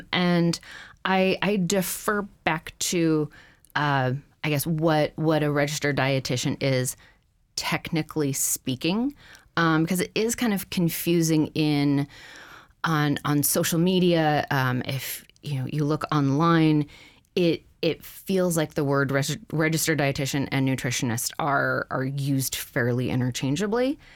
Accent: Washington, United States; now in Alaska, United States; my 10-year anniversary of moving up to Alaska. So this is kind of a big year for me. I am a transplant from Washington State

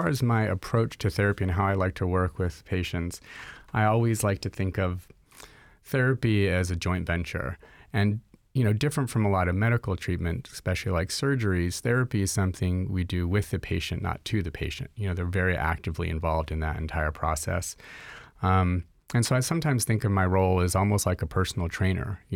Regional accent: Los Angeles, California, United States; I'm originally from Los Angeles, and I spent most of my life there.

